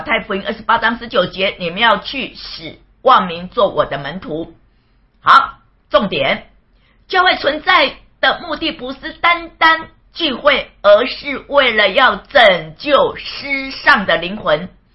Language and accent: Chinese; Kaohsiung, Taiwan; 他是高雄人，我也是高雄人。